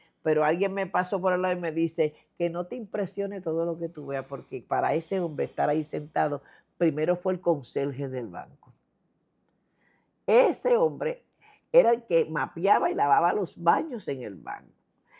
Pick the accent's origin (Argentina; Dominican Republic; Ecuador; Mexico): Dominican Republic; moved away as an adult; now in Puerto Rico; yo trabajé 5 años en un banco en la República Dominicana, yo soy dominicana, y ya llevo aquí en este país 45 años viviendo.